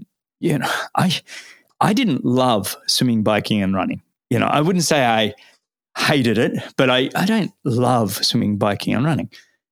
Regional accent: Sydney, New South Wales, Australia; when I grew up in Sydney, in Balmoral Triathlon Club

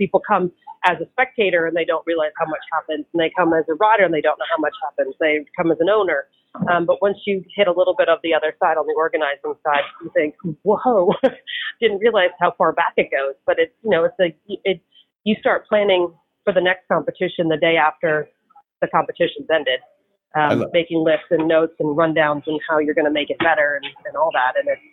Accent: Massachusetts, United States; now in Florida, United States; here I am from Massachusetts and now I live in Florida

